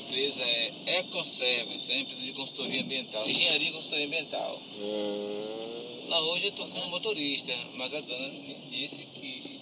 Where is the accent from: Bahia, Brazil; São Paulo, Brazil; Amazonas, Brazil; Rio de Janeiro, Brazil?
Bahia, Brazil; É, depois de Feira de Santana, 200 e... Depois de Feira dá uns 280 quilômetros.